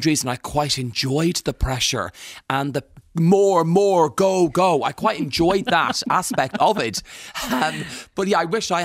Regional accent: Rathangan, Leinster, Ireland; Growing up in Rathangan, I was born in 78, so through the 80s and 90s

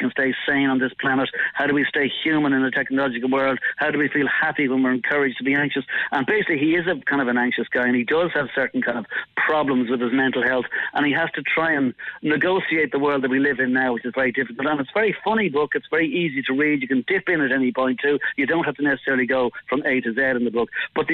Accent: Galway, Connacht, Ireland; also born or lived in Midlands, Ireland; Yeah, over from the Midlands of Ireland, then growing up in Galway

